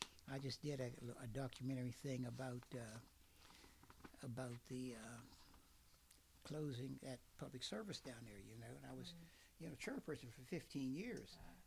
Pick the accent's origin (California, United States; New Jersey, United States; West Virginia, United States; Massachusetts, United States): West Virginia, United States; Morgantown; well, where did you grow up? I said, in Morgantown.